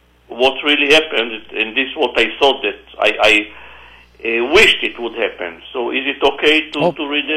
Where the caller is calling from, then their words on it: Los Angeles, California, United States; And I'm talking now from Los Angeles.